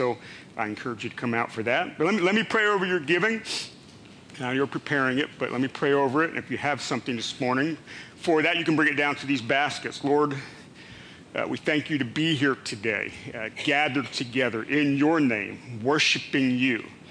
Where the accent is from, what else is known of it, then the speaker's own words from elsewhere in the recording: Pennsylvania, United States; If you don't know, I grew up in Pennsylvania, so I am an Eagles fan.